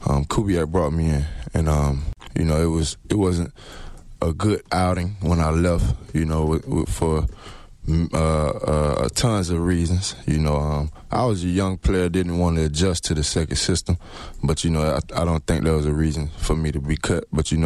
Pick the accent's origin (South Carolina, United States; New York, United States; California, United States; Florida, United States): South Carolina, United States; You know, I'm from South Carolina, but, you know, it's the North Carolina Panthers.